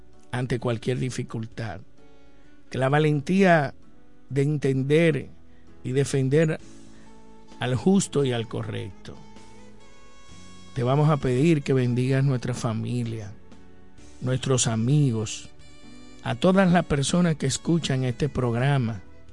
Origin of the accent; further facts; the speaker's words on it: Dominican Republic; nosotros como ciudadanos dominicanos en la República Dominicana